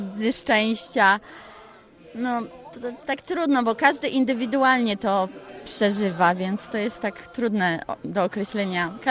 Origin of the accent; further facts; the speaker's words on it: Wyszków, Masovian Voivodeship, Poland; Z Wyszkowa, to jest okolice Warszawy.